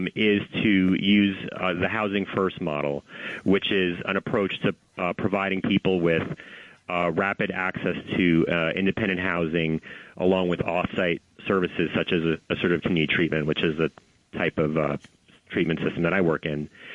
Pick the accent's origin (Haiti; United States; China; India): United States; New York City, New York; I mean, I'm a New Yorker. I ride the subway every day. I've ridden the subway, you know, since I was a child.